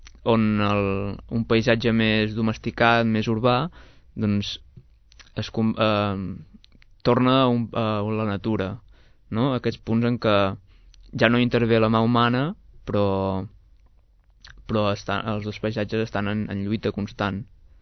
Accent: Olot, Catalonia, Spain; Jo sóc d'Olot

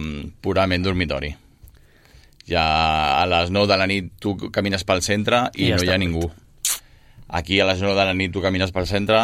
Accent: Terrassa, Catalonia, Spain; now in Sabadell, Spain; nosaltres som de Sabadell. Bueno, jo sóc de Terrassa, ja fa 15 anys que visc a Sabadell

